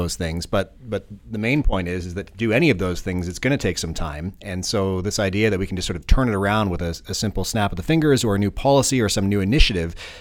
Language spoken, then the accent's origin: English; Canada; we're Canadian